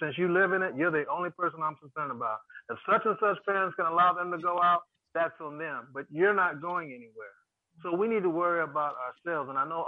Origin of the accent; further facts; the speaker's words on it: Pasadena, California, United States; I'm from Pasadena